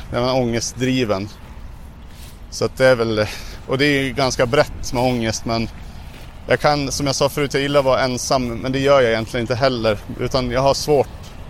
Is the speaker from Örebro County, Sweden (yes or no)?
no; Undrom, Västernorrland County, Sweden; Jag kommer från Undrom i Sollefteå kommun.